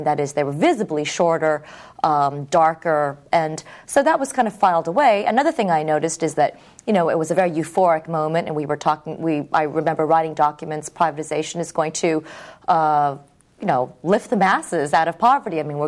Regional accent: United States; didn't grow up in the Philippines, but we visited very often, and it's a strange thing for somebody growing up in the United States.

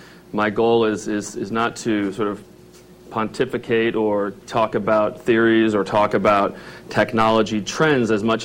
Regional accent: Washington, District of Columbia, United States; I'm from Washington, D.C. originally. I have a very diverse background.

